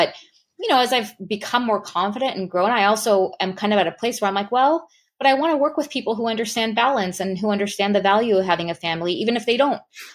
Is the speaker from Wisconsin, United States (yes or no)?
no; Glendale, California, United States; Well, I'm Armenian, and my parents immigrated here before they even met, and they got married here. So I was born here in Glendale, which is a very heavily populated Armenian community. I went to an Armenian school. So I was like born and raised here my whole life.